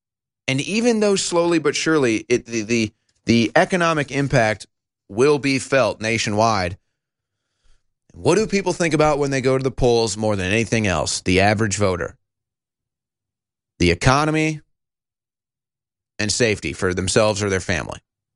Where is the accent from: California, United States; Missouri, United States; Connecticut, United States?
Missouri, United States; St. Louis; And let me tell you, I'm from St. Louis. This is such big news for St. Louis.